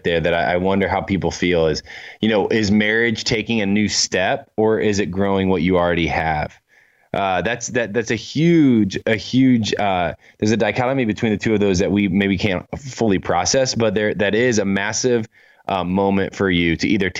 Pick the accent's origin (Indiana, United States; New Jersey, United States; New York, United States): Indiana, United States; Winona Lake; now in Denver, United States; But the 4th of July in Indiana, or especially on the lake here in Winona Lake, has a lot more tradition than any other holiday.